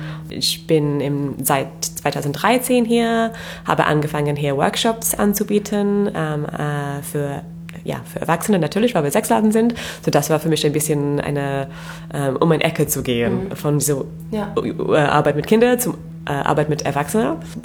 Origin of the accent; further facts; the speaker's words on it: England, United Kingdom; German is a second language; moved away as an adult; now in Berlin, Germany; Ich komme aus England und ich bin in Berlin seit 6 Jahren.